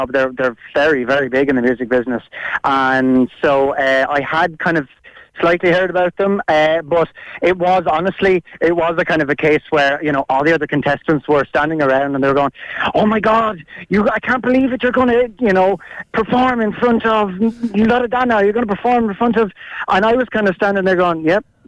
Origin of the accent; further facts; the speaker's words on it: Gowrie, Leinster, Ireland; also born or lived in Tulla, County Carlow; I grew up in Gowrie, in Gowrie, County Wexford. And I grew up there all my my young life. And because my father … is from Gowrie himself.